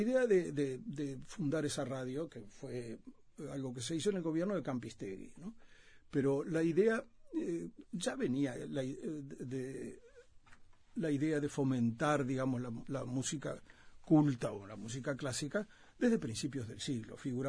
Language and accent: Spanish; Uruguay; now in United States; A mí me preguntan cuando se enteran de que soy uruguayo en Estados Unidos